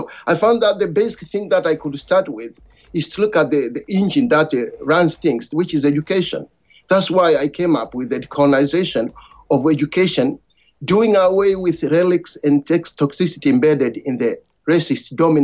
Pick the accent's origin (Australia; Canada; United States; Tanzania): Tanzania; born there; For example, I was born in Tanzania.